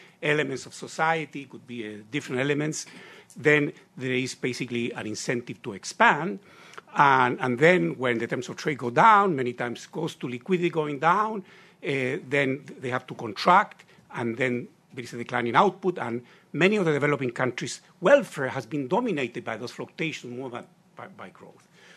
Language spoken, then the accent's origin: English; Chile; I'm from Chile originally.